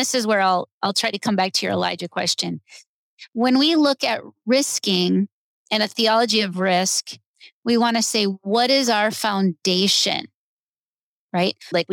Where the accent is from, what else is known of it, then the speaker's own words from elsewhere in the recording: United States; and we'll just talk about America because I'm an American